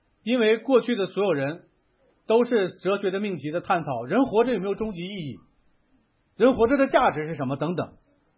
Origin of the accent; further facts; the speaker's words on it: China; 我们也是中国人，我们是这样吗